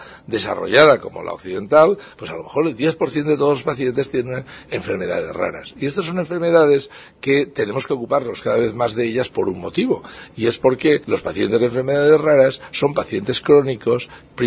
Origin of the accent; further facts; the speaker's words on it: Valencia, Valencian Community, Spain; Yo soy de Valencia y trabajo en Valencia